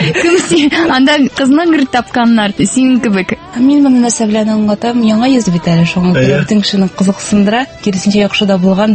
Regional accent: Bugulma, Tatarstan, Russia; Мин Бөгелмә шәһәреннән.

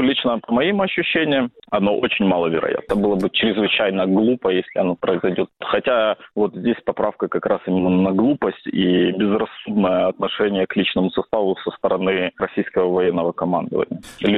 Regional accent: Zaporizhzhia, Zaporizhzhia Oblast, Ukraine; Я сам из Запорожья. Значительную часть жизни жил.

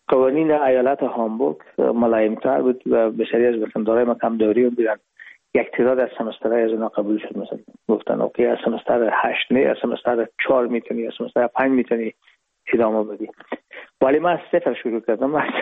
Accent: Herat, Afghanistan; moved away as an adult; now in Hamburg, Germany; ما رفتیم از کابل به هرات و پیزی که فاکولته رو پایان برسانیم یا دیپلم بگیریم از هرات از طریق زمینی داخل مرز ایران شدیم، از مرز ایران گذاشتیم و داخل پاکستان و از پاکستان و قاچقی آمدیم با آلمان.

